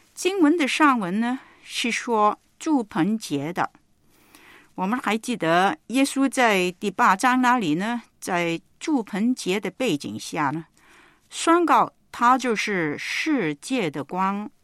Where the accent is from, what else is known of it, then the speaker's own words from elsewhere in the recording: China; 我们中国人也知道，所谓有眼无珠